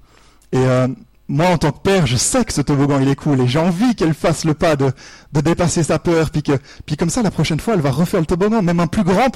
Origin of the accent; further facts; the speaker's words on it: Switzerland; et j'ai fait tous mes petits calculs en tant que bon Suisse.